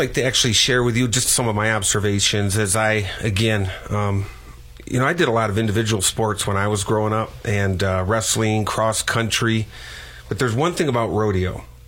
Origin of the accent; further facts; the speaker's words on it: Midwest, United States; Well, you know, and I come from the Midwest, and there's some rodeo.